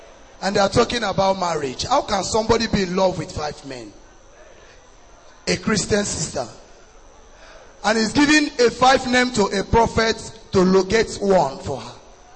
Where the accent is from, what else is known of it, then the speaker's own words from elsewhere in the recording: Isinjaba, Imo, Nigeria; I'm from Imo State.